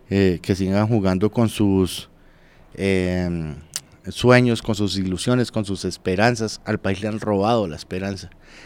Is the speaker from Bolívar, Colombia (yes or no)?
no; Natagaima, Tolima, Colombia; now in Soacha, Colombia; Yo soy oriundo de Natagaima, Tolima, sí, y estoy radicado acá en Soacha hace 15 años precisamente.